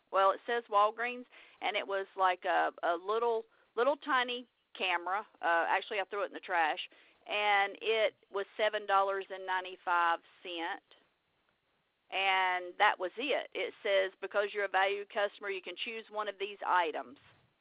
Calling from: North Carolina, United States; Hey, I'm calling from North Carolina

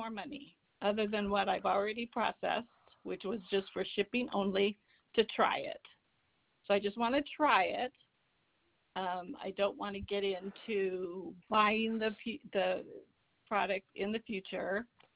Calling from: San Diego, California, United States; And I'm calling from San Diego, California.

